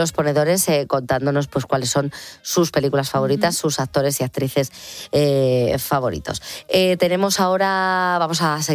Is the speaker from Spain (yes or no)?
yes; Berrioplano, Navarre, Spain; Me voy a quedar en mi pueblo, en Berrioplano, en Pamplona.